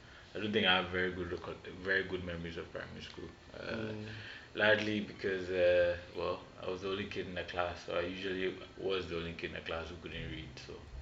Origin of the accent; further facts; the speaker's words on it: Adenta, Greater Accra, Ghana; So I grew up in Adenta.